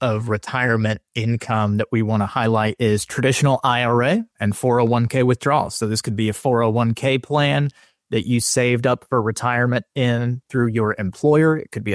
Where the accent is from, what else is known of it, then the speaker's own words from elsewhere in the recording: Kansas, United States; I grew up in Kansas. I grew up in a family of farmers and agricultural folks.